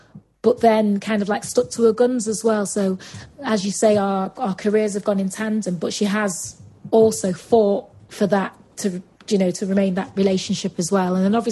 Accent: United Kingdom; But then UK is obviously being my hometown and stuff.

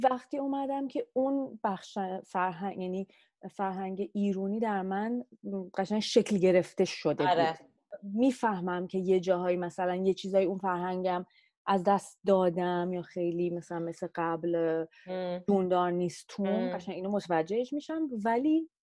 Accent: Iran; moved away as an adult; من الان بای کالچورالم، دو فرهنگی ام، ولی چون 18 سالگی من از ایران اومدم بیرون

